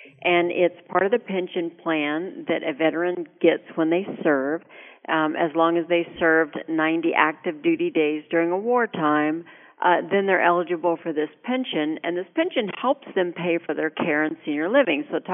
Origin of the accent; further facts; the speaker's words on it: Alaska, United States; I was raised in Alaska. That's what you do in Alaska.